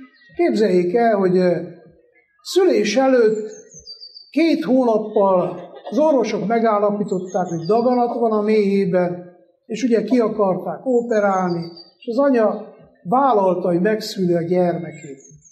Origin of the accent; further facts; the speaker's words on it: Székely Land, Romania; de Székelyföldön, ahol én felnőttem, lépten nyomon vannak ilyen patakok